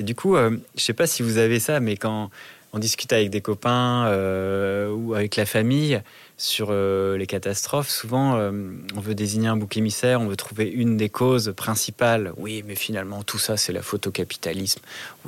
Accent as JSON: {"language": "French", "country": "France", "also_born_or_lived": "Belgium", "said": "Moi, je peux dire ça des Français, je suis Français, mais parce que j'ai vécu en Belgique"}